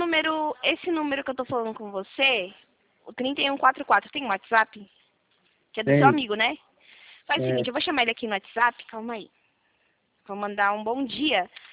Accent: Itatiba, São Paulo, Brazil; eu sou de Itatiba, São Paulo. Itatiba, pô, interior.

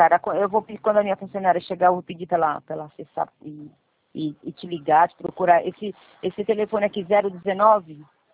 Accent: São Paulo, Brazil; also born or lived in Campinas / Atibaia; Sim, eu sou de São Paulo. Hoje eu moro na capital.

